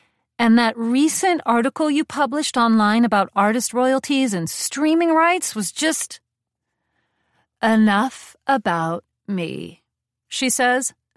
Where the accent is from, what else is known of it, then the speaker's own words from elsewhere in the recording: Crown Heights, New York, United States; now in Chinatown, United States; I tell her I'm a first-generation Iranian-American who was born and raised in Crown Heights, but that I now live in Chinatown on my older sister's couch.